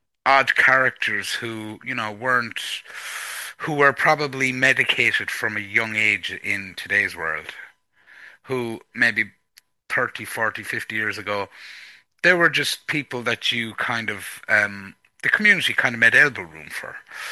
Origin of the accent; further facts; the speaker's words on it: the West, Ireland; Yeah, I suppose in Ireland, in the part of Ireland I grew up in the West, a lot of it, historically had to do with economic circumstances